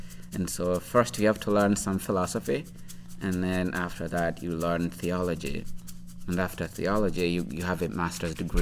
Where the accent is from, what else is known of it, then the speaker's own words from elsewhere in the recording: Uganda; I am from Uganda, East Africa.